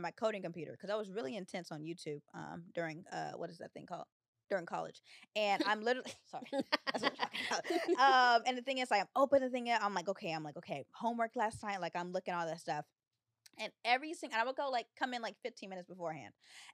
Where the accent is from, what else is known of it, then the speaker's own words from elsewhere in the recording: West Coast, United States; But we're from the West Coast, so we know what's going on over here.